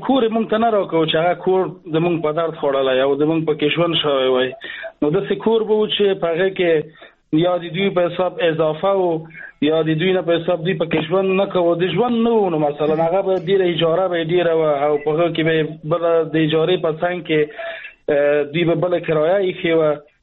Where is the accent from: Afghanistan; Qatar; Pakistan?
Afghanistan; moved away; also born or lived in Iran; پوهېدو چې مونږ د افغانستان وګړي یو، مونږ ته به درې افغانۍ حسابولو.